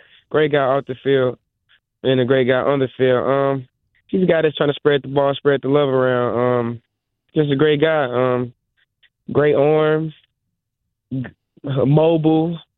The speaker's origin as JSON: {"language": "English", "town": "St. Louis", "region": "Missouri", "country": "United States", "tie": "born or raised there", "said": "Growing up where I grew up in St. Louis, going into convenience stores and seeing different celebrities on chips"}